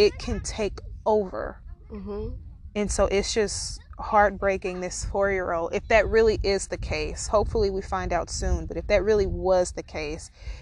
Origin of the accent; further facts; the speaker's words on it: Alabama, United States; A couple years ago, my hometown is Alabama.